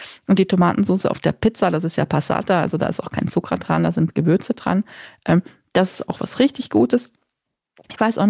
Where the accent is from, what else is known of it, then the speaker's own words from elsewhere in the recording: Bavaria, Germany; ich bin aus Bayern, für mich ist Butterbreze ja quasi eine ganze Mahlzeit, eine vollwertige.